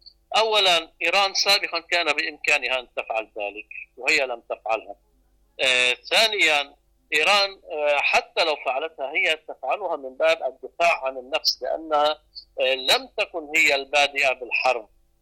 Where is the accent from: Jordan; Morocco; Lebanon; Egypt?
Lebanon; يعني حتى عندنا في لبنان نفس المسير تسلكه الولايات المتحدة